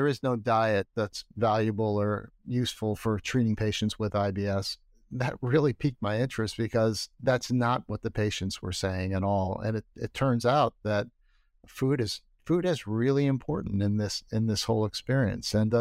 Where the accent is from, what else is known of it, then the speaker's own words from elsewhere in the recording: Rochester, New York, United States; So I'm from Rochester, New York. I grew up most of my formative years in Rochester.